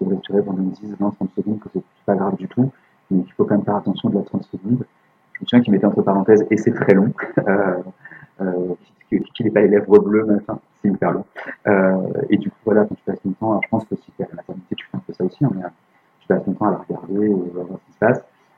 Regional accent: France; now in Canada; Nous, on se dit ok, puis on est français

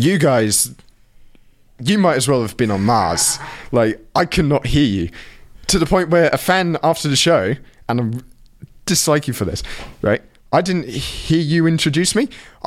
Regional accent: England, United Kingdom; A better way to describe it, and being English, it always ends up to football as such.

